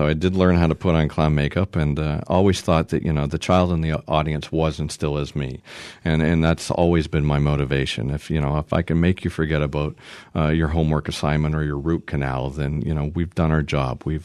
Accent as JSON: {"language": "English", "country": "Canada", "tie": "born or raised there", "said": "the quirky little kid from Canada that fell in love with the circus."}